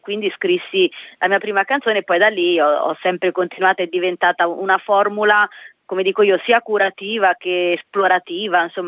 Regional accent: Marche, Italy; now in Bologna, Italy; Io sono mezza e mezza, dico io, sono mezza marchigiana e mezza emiliana, perché ormai sto qui da 13 anni

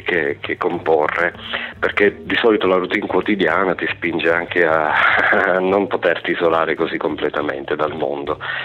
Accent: Lagonegro, Basilicata, Italy; Poi dopo però ho vissuto sempre a Lago Negro, la mia città natale.

